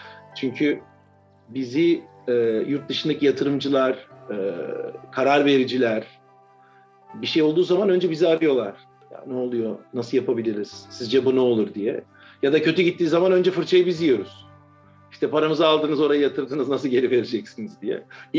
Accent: Edirne, Turkey; Ben Edirne'de doğdum. 1982 yılında. Liseye kadar Edirne'de okudum.

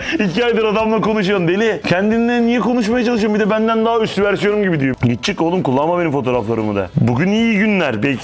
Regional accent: Bayburt, Turkey; Giyosunu gere gere Bayburtluyum ben de.

